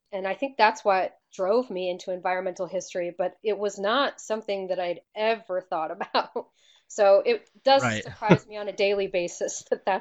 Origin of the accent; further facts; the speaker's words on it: Idaho, United States; I always felt growing up in Idaho that there wasn't a lot of history there.